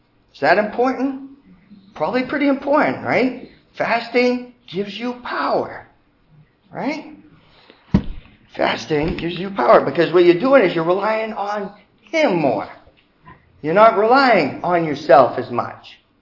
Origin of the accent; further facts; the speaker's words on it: Northeast, United States; I come from the Northeast. It's cold.